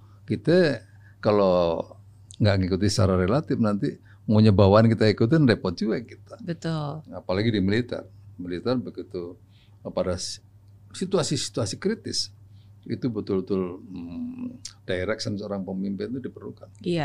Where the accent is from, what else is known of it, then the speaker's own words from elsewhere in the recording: East Java, Indonesia; karena saya dari Jawa Timur ya nggak jauh-jauh sih ya